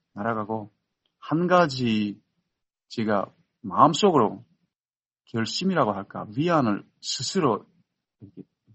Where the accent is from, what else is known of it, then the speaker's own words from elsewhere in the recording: North Korea; moved away as an adult; now in United States; 시애틀 근교에 살고 있는 탈북민입니다.